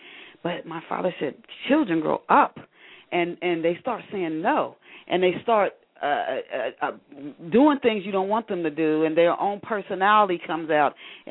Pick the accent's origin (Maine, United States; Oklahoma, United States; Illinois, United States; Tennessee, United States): Tennessee, United States; Knoxville; I grew up in Knoxville, Tennessee, and that is pretty much the thing.